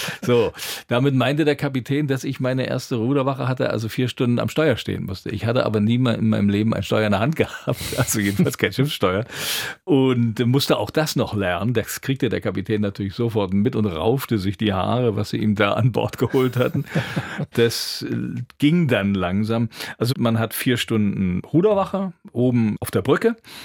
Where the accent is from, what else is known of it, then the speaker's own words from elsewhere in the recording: Sassnitz, Mecklenburg-Vorpommern, Germany; also vor allem bei uns in Sassnitz war es ja so, da fuhr ja auch die Schwedenfähre. Mhm. Und zweimal am Tag sahen wir die abfahren und kommen. Und man lebte schon ein bisschen wie in einer Grenzstadt